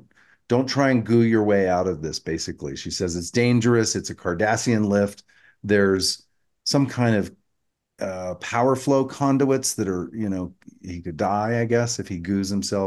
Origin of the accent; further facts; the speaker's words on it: Georgia, United States; That's because you grew up in Memphis and I grew up in Georgia.